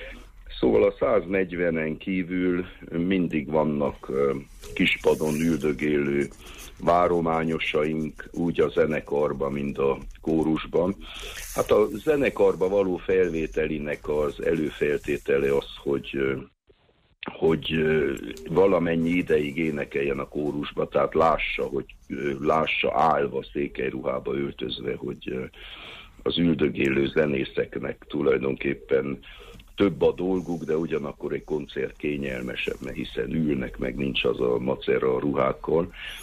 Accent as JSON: {"language": "Hungarian", "town": "Târgu Mureș", "region": "Mureș County", "country": "Romania", "said": "hiszen marosvásárhelyiként én a 60-as évek végén oda jártam hegedű órákra, szóli órákra"}